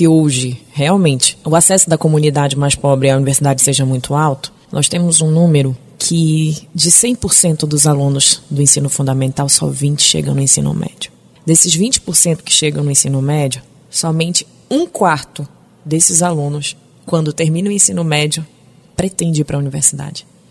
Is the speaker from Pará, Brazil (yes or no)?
yes; Belém, Pará, Brazil; que eu vim da comunidade. Eu sou do bairro do Jurunas e vim para a universidade.